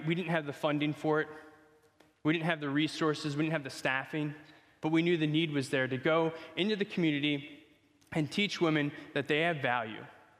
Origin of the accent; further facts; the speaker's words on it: Telford, Pennsylvania, United States; also born or lived in Ukraine; I grew up in Ukraine from age 12 to 18 because they saw a great need. We had a lot of fun stuff here in Telford. We lived on the ridge.